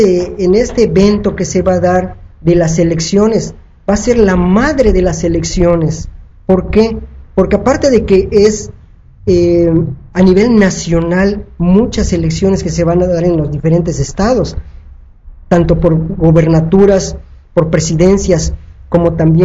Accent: Mexico

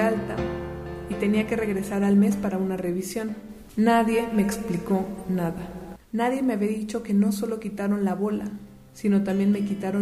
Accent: Tepetzalan, Puebla, Mexico; Yo soy de Tepetzalan y allá, en la Sierra Nororiental de Puebla, donde hay cerros, cafetales, maizales y grutas, antes ahí volaban los quetzales y hoy vivimos los macehualmi.

